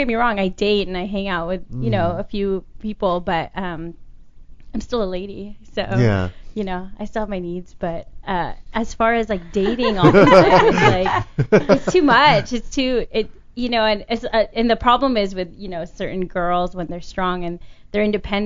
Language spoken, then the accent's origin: English; Anaheim, California, United States; also born or lived in Norwalk; Yeah, I grew up in Anaheim and in Norwalk, so.